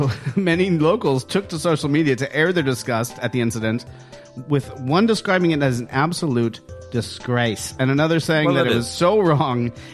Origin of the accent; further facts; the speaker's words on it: United States; I'm American. That's what we do.